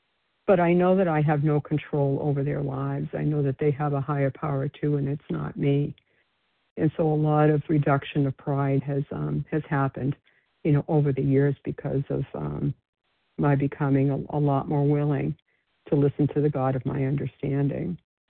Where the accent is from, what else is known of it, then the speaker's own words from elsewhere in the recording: New England, United States; My husband and I moved to Florida a couple of years ago. We're originally from New England.